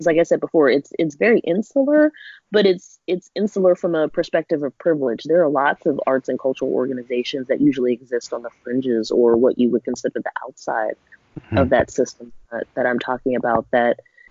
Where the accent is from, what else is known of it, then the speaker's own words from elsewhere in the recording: Pittsburgh, Pennsylvania, United States; also born or lived in Philadelphia / Columbus / London; I grew up in Pittsburgh, lived in Philly, Columbus, lived in the UK London for a little bit.